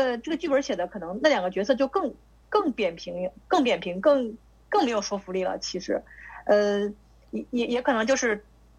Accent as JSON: {"language": "Chinese", "region": "northern China", "country": "China", "said": "我们作为北方人"}